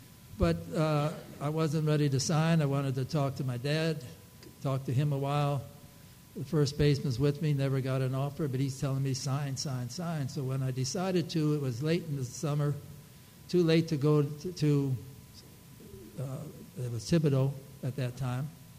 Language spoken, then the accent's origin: English; Chicago, Illinois, United States; I was born on the South Side. Moved further south. There's no gun problems where I was from.